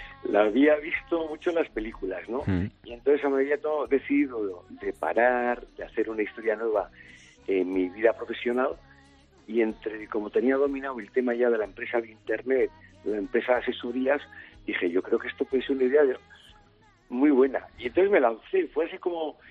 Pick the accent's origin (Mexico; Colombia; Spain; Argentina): Spain; San Sebastián, Basque Country; born there; Mira, yo nací en San Sebastián